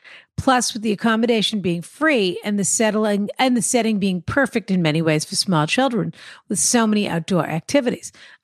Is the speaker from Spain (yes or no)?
no; Canada; Yes, Rana, I'm Canadian.